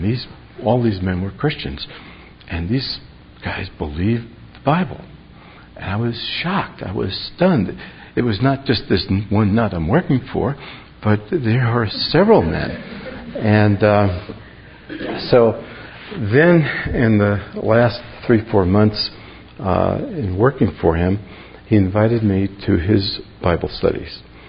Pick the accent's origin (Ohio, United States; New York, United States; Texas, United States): New York, United States; New York City; now in California, United States; I grew up in New York City and spent a large portion of my life there.